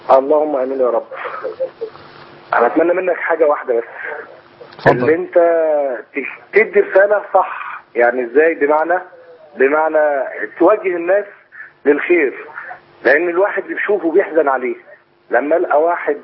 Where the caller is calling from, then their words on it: Mecca, Makkah Province, Saudi Arabia; من السعودية, بكلمك من مكة المكرمة قدام الحرم.